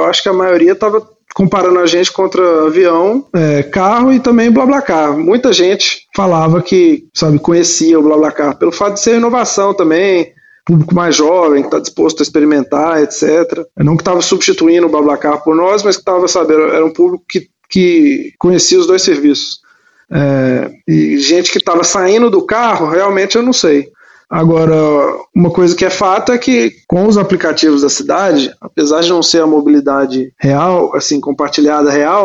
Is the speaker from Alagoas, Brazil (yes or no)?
no; Minas Gerais, Brazil; mas em Minas Gerais, que é de onde eu sou, é mais do que no resto do estado